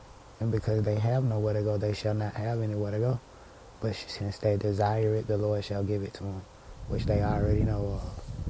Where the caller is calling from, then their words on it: Atlanta, Georgia, United States; And I'm coming humbly from Atlanta, Georgia, where the skies are pretty clear right now.